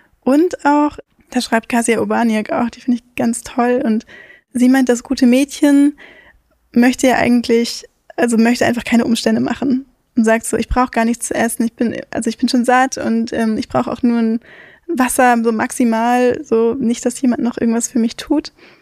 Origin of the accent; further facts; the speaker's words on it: West Germany, Germany; und ich bin jetzt in Westdeutschland aufgewachsen